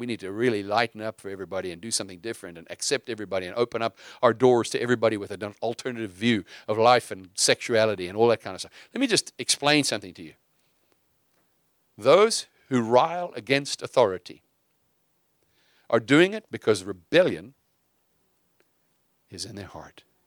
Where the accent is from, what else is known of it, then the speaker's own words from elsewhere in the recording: South Africa; I grew up in South Africa. Some of you guys know this. In the South Africa that I grew up